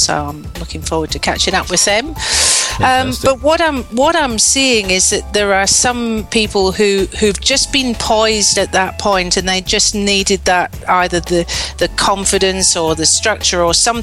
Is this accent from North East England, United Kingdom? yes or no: no; Scotland, United Kingdom; moved away; I'm Scottish, so I'm naturally miserable all the way through winter and rain